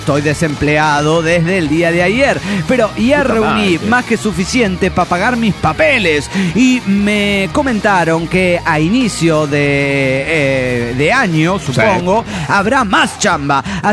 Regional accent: Juliaca, Puno, Peru; Hola, soy el vago de Juliaca, Perú.

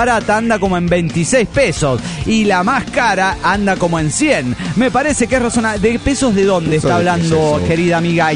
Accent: Mérida, Yucatán, Mexico; de Mérida, Yucatán, México.

